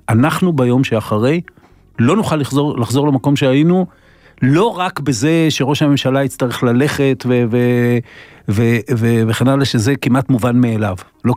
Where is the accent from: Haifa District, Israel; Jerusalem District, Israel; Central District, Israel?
Haifa District, Israel; Kiryat Bialik; אני גדלתי בקריית ביאליק, שהיה יישוב של הרבה מאוד יוצאי גרמניה